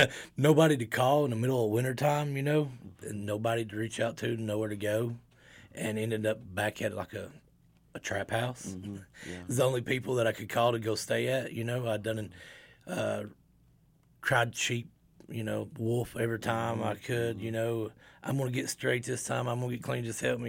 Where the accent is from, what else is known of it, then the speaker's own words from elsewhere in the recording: Virginia, United States; I'm 40 years old. I'm from Lee County, Virginia. I come to Bristol in 21, I think it was.